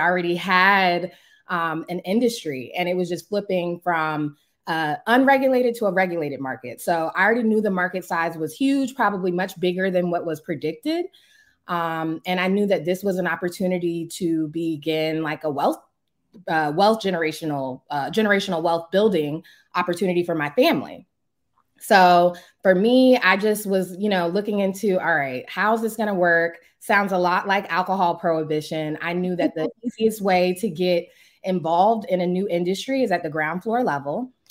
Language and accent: English; Maryland, United States; So I'm born and raised in Prince George's County, Maryland. For those of you that don't know, there are a lot of affluent Black people here.